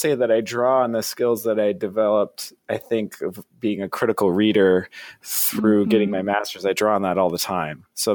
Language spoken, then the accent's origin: English; Vermont, United States; because I'm from Vermont, so I'm kind of a Northeast guy.